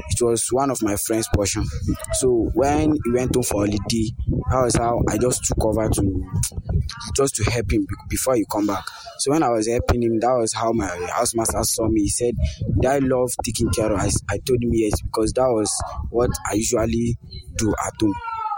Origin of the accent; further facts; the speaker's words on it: Borno, Nigeria; now in Lagos, Nigeria; Actually, I'm from Borno State, but due to some circumstances, I traveled to Lagos to come and stay with my father.